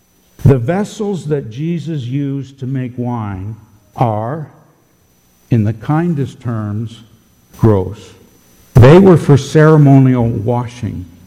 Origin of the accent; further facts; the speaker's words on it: England, United Kingdom; We're English. We're living in a different culture.